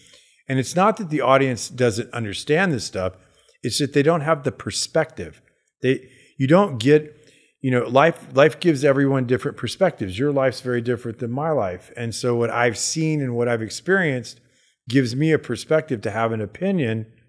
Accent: Hollywood, California, United States; Because, like, I'm from Hollywood, so I understand how you are manipulated through Hollywood.

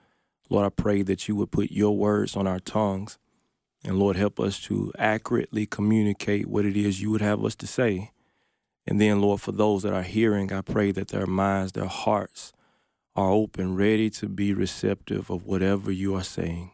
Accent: Shannon, Mississippi, United States; Born and raised in Shannon, Mississippi, born to a very godly family, a godly mother, godly father, godly grandparents.

